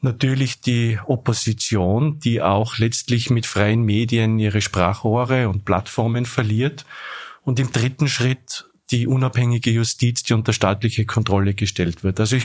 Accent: Tyrol, Austria; now in Vienna, Austria; Ja, und haben da über meine Erfahrungen als Tiroler in Wien gesprochen.

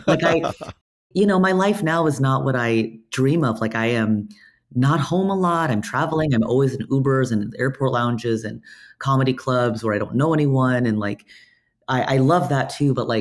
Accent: California, United States; Like, I grew up in Orange County, and I think like a lot of my fellow, you know, peers who grew up in a town like Orange County with immigrant parents

